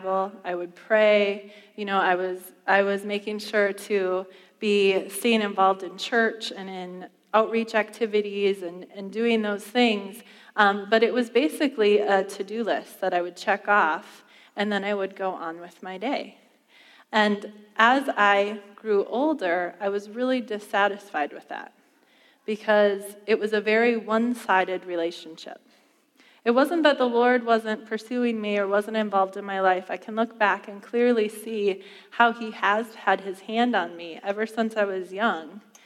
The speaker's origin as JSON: {"language": "English", "town": "Prior Lake", "region": "Minnesota", "country": "United States", "tie": "born or raised there", "said": "But we grew up in Prior Lake, and I grew up in a great church."}